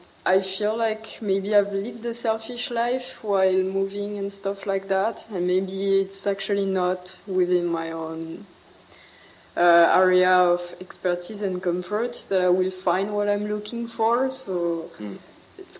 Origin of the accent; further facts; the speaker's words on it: France; moved away; also born or lived in Sweden / China; my first move was to Sweden. So I was already moving from France to another country, to a country that spoke a different language, that had a very different culture.